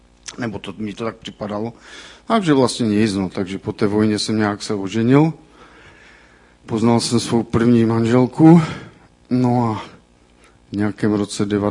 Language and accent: Czech; Třinec, Moravian-Silesian Region, Czechia; pocházím z Třince, je mi už dost let, konkrétně 51.